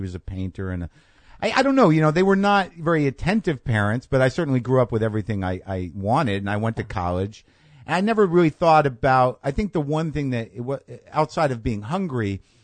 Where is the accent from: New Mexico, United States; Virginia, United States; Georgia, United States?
New Mexico, United States; also born or lived in New Jersey; Yeah, born in Jersey. Both my parents are from Jersey. I grew up in New Mexico, though